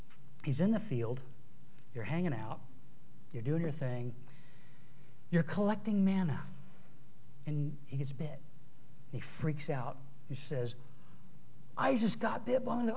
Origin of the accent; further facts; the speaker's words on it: Tucson, Arizona, United States; Living in Arizona, I'm a native, born and raised in Tucson, okay?